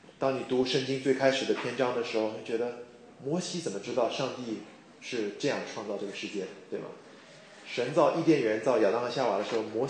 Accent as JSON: {"language": "Chinese", "region": "Shanghai", "country": "China", "said": "我来自中国上海。对，以前我是一个 consultant， 然后我现在在那个西敏神学院读我的研究生。"}